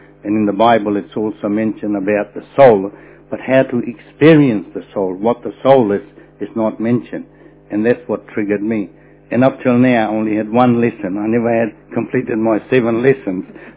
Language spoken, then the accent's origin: English; New Zealand; I don't know any Hindi, so I said, I'm from New Zealand.